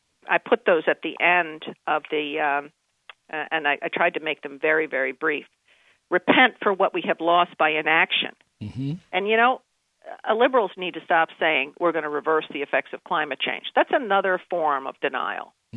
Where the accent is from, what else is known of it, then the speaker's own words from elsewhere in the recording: New York City, New York, United States; I grew up in New York City. Mm-hmm. I grew up in New York City. We had hurricanes.